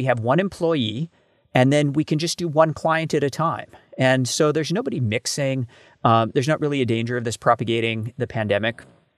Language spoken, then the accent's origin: English; Canada; And as a Canadian, we didn't particularly care about getting a tan.